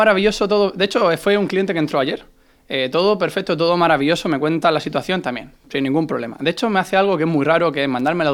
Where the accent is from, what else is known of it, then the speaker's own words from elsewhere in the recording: Murcia, Region of Murcia, Spain; De Murcia. No se nota, ¿no? Apenas.